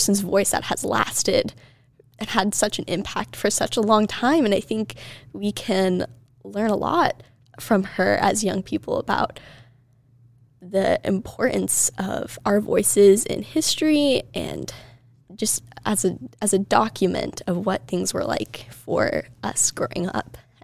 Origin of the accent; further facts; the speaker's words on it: Centerville, Ohio, United States; Yeah, I have a lot of mixed feelings about growing up in Centerville. I know a lot of people my age, and I especially, I think, hold some of these feelings as, oh, Centerville, Ohio, it's a bit boring, you know?